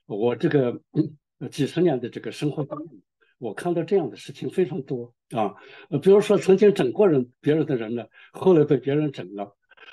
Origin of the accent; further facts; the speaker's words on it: China; 这个我们中国人传统这个经验呢。也很多